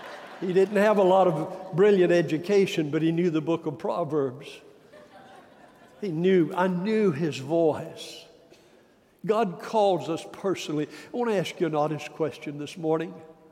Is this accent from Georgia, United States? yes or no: yes; Warner Robins, Georgia, United States; I can remember as a little boy growing up in Warner Robins, Georgia, many years ago.